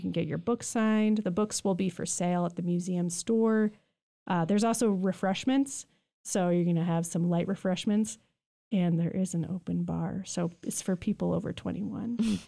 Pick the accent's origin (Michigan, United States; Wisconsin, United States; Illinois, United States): Michigan, United States; Dearborn; I grew up near Dearborn, Metro Detroit.